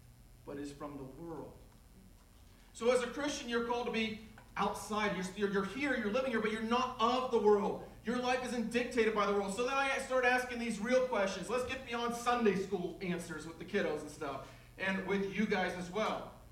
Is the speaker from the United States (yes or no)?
yes; United States; And this is true probably of other countries as well, but I'm an American, so I'm going to speak of it.